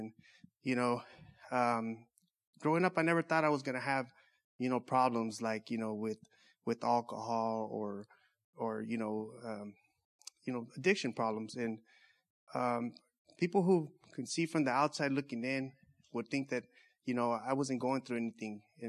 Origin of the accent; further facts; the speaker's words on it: Orange Cove, California, United States; I'm from Orange Cove, and you know, God has been in my life, you know, early on. My brother and I, we used to go to, you know, we started out Catholic church, and I was an altar boy